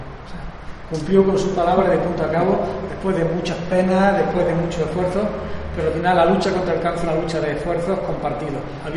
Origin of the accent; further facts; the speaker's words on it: Peal de Becerro, Andalusia, Spain; also born or lived in Cazorla; Llevo a gala el ser de aquí, allá por donde voy. Sería fácil decir Cazorla porque nací allí, pero soy de Peal y me crié en Peal y soy pealeño a todos los efectos